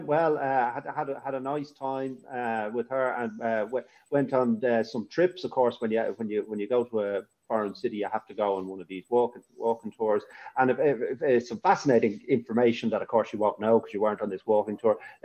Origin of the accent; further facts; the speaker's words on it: Ireland; But I, of course, I'm an Irish racing guru.